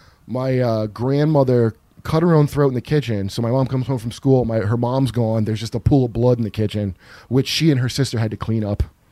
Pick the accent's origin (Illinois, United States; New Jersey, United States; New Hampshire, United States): New Jersey, United States; also born or lived in Ohio / North Carolina; No, I grew up in New Jersey mostly. In Ohio and also in North Carolina a little bit.